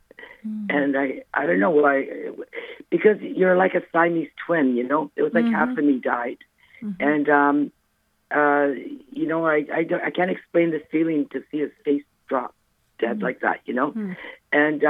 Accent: Bari, Apulia, Italy; I'm Italian, too. I'm from Bari.

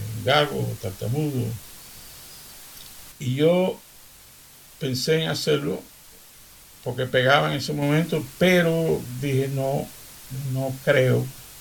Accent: Seville, Andalusia, Spain; born or raised there

